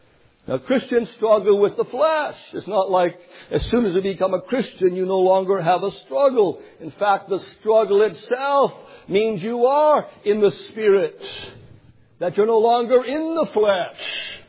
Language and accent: English; Canada; Not French and English, that's all I heard growing up in Canada.